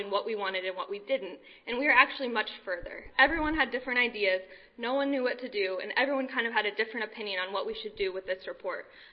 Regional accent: Denver, Colorado, United States; I come from Denver, and Denver has Denver Public Health and Denver Environmental Health

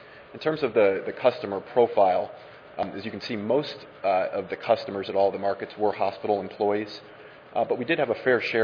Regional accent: Cleveland, Ohio, United States; I'm from Cleveland originally

